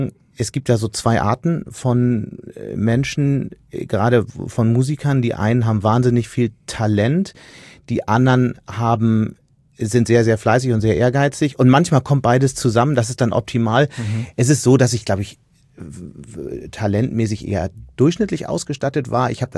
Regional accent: Hamburg, Germany; Ich bin da geboren und nach wenigen Monaten sind meine Eltern zurückgezogen nach Hamburg. Die sind seit mehreren Generationen Hamburger, insofern zähle ich als waschechter Hamburger, auch im Sinne der Definition der Hansestadt.

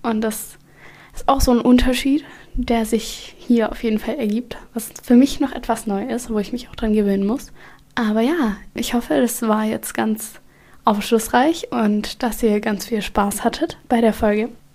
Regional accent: Baden-Württemberg, Germany; now in Nordfriesland, Germany; Und dann ein Wort aus dem Hohenlöschen, also aus meiner Heimat, erzählen.

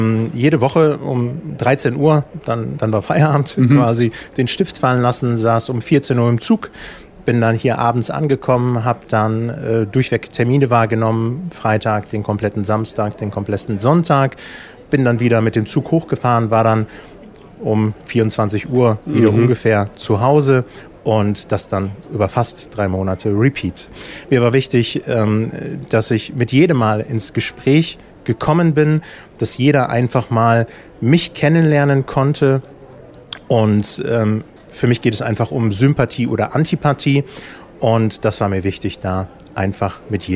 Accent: North Rhine-Westphalia, Germany; Ich komme aus dem Ruhrgebiet, aus Nordrhein-Westfalen und bin jetzt seit knapp 8 Jahren im schönen Schwabenland.

